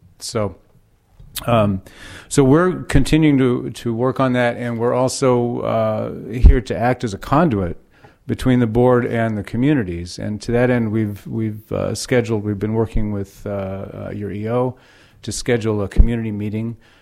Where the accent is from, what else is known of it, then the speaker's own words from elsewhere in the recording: Monte Rio, California, United States; I'm from Monte Rio.